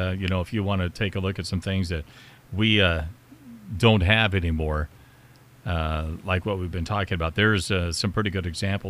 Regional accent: Elmo, United States; growing up in Elmo when I was a kid, we had a grocery store. There were 50 people maybe at that time that lived there.

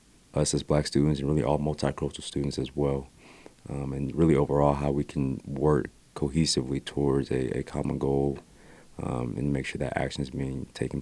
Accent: Dallas, Texas, United States; I'm from Dallas, Texas.

